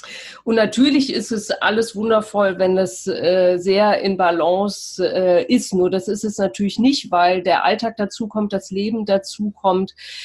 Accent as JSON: {"language": "German", "town": "Cologne", "region": "North Rhine-Westphalia", "country": "Germany", "said": "Ich komme aus Köln, habe dort mein Atelier für Persönlichkeit"}